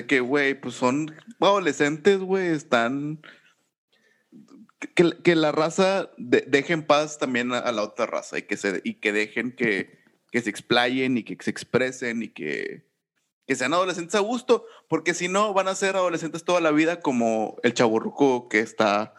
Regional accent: Monterrey, Nuevo León, Mexico; todos los que somos de Monterrey estamos conscientes

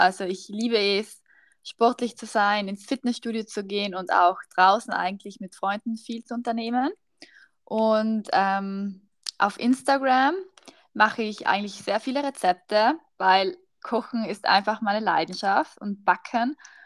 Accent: Trentino-Alto Adige, Italy; now in Innsbruck, Austria; Ich kann schon Italienisch, aber bei uns daheim reden wir eigentlich nur Deutsch. Es ist ein bisschen kompliziert, weil ich komme aus Südtirol

